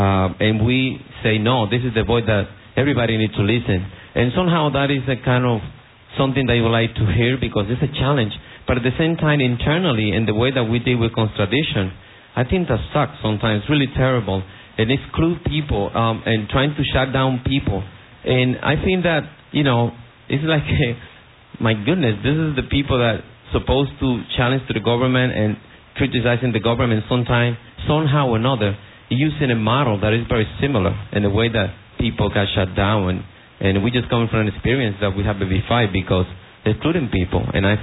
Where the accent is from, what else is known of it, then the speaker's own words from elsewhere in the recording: New York, United States; I'm from the New York area.